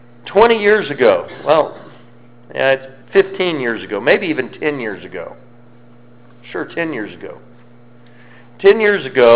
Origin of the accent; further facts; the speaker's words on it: Colorado, United States; also born or lived in Mississippi / Alabama / Louisiana; I grew up in Colorado. And if you've ever heard anyone from Colorado talk, you know I don't talk like somebody from Colorado.